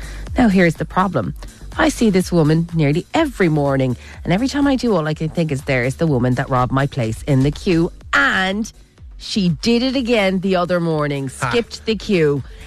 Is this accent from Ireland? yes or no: yes; Ireland; us being Irish are kind of very reluctant to, you know, we don't like confrontation.